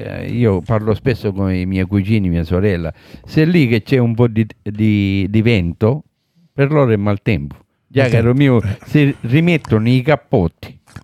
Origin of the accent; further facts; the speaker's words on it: Sicily, Italy; Quindi, se siete in Italia, in Sicilia, dalle nostre parti, andate a mangiare ad Ortigia, dalla parte di Siracusa si mangia benissimo il pesce.